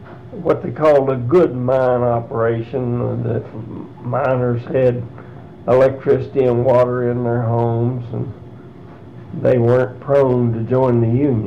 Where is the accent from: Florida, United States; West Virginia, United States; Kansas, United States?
West Virginia, United States; Lowell; born there; I was born in Lowell, West Virginia.